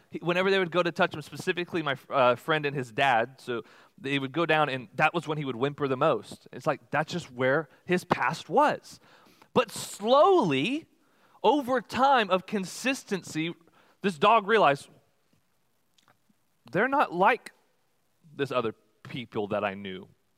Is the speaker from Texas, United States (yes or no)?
yes; Texas, United States; We grew up in Texas, and so down in Texas, there's this national park called Big Bend National Park